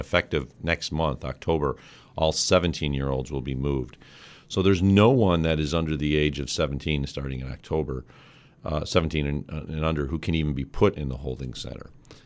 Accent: Lackawanna, New York, United States; I grew up in Lackawanna. My father was a steel worker at Bethlehem Steel.

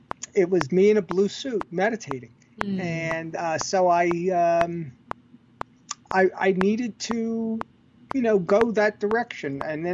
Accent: New York, United States; But for me, I'm a New Yorker. I was working in commercial real estate.

